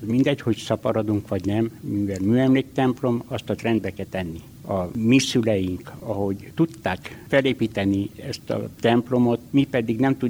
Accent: Romania; tuszoni születési vagyok, 1954-ben születtem. Magyar iskola 1,5 évet vagy 2 jártam Tusonba, mert akkor megszűnt. Elég nehéz volt, hogy magyarból direkt románba

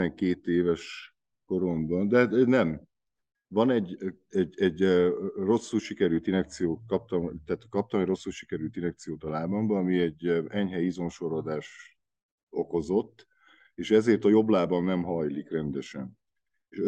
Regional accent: Bălan, Harghita, Romania; also born or lived in Gyergyóditró; Gyergyóditróban születtem, 72. június 12-én, Puskás Tivadar utcában. Érdekessége az, hogy soha az életben nem éltem Ditróba, de szülőfalun, és tehát akkor a szüleim Balánbányán él

